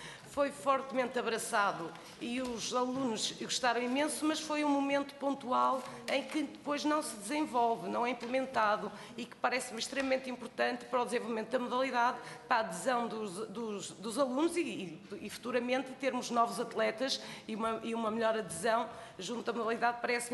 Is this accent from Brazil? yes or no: no; Norte, Portugal; por isso eu vou falar mais do Norte, que eu sou do Norte